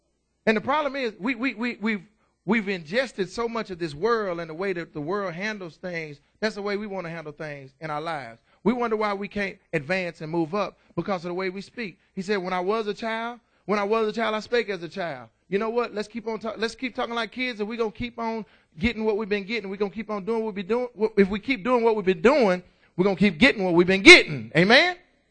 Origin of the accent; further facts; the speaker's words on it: Roxton, Texas, United States; And I'm from Roxton. I don't know nobody.